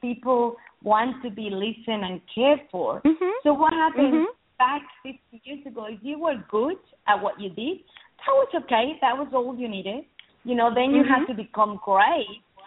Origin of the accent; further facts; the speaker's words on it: Mexico; English is a second language; now in Australia; I'm originally from Mexico. I've been in Australia for many years, so the accent is a little mixed.